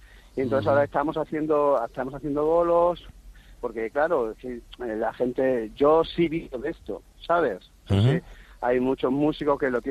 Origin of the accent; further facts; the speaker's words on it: Extremadura, Spain; yo no pierdo nunca, yo soy extremeño, tío.